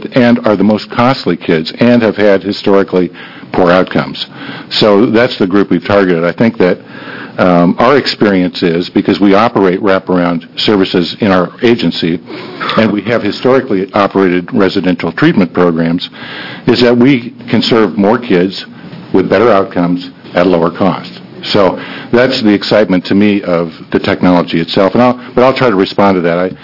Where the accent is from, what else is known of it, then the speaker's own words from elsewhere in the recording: Eugene, Oregon, United States; And having worked in the field and being born and raised in Eugene, actually, and worked in this for about 38 years